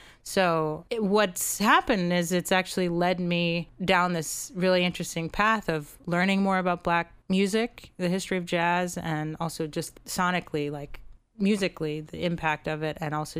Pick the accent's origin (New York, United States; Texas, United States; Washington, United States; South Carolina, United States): New York, United States; growing up in New York and where I grew up specifically in the Lower East Side, being around a diverse group of people